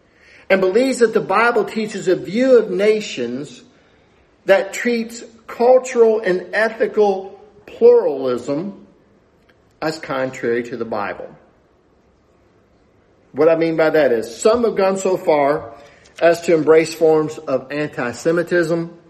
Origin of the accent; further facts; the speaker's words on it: the South, United States; accent: southern; I will continue to speak with my southern accent